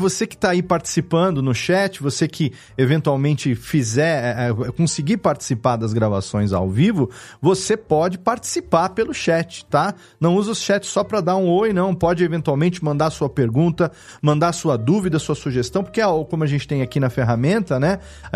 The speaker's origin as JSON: {"language": "Portuguese", "town": "Serra Negra", "region": "São Paulo", "country": "Brazil", "tie": "born or raised there", "said": "eu estou aqui em Serra Negra, que é onde eu moro, na minha cidade natal."}